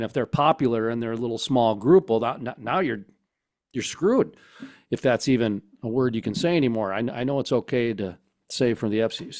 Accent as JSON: {"language": "English", "town": "Fargo", "region": "North Dakota", "country": "United States", "tie": "born or raised there", "said": "up in my neck of the nape here in Minnesota, I'm 45 minutes outside of Fargo. Of course, I grew up in Fargo."}